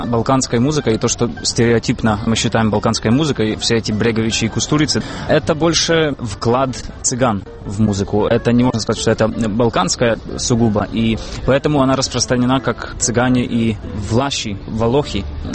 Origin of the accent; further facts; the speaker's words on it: Zakarpattia Oblast, Ukraine; Кроме того, я с Украины, с Закарпатья, это самый западный регион Украины, близко к Венгрии и Румынии